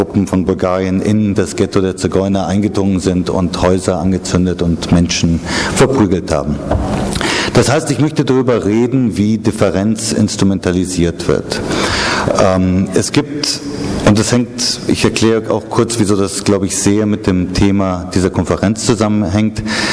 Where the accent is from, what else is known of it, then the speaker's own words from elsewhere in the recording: Kenya; Also ich bin in Kenia aufgewachsen